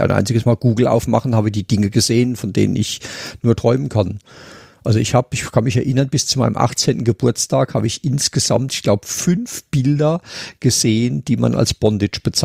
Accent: Hauenstein, Rhineland-Palatinate, Germany; moved away; also born or lived in Heidelberg; wir mussten dann umziehen, weil die Schuhfabriken gingen alle pleite da hinten in Hauenstein, wo ich her bin in der Pfalz. Und meine Mutter hat dann ein Schuhgeschäft in Heidelberg übernommen und dann bin ich nach Heidelberg gekommen.

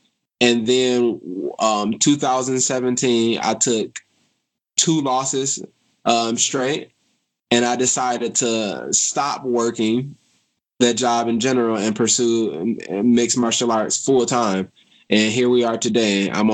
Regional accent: Detroit, Michigan, United States; it was tough growing up in Detroit.

